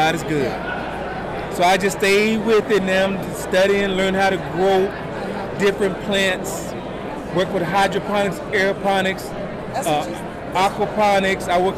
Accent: Louisiana, United States; I'm from Louisiana originally.

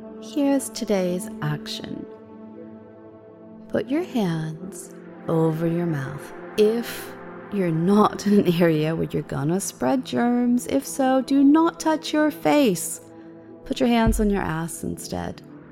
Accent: United States; I'm American, and we're all about, cheese.

